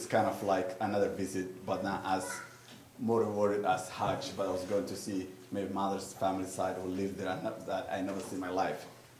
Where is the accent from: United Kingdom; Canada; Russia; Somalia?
Somalia; also born or lived in Egypt; now in United States; I'm originally from Somalia, but lived for a while in Egypt before we came to the United States as a refugee. So My faith, you know, is Islam, so therefore I'm a Muslim.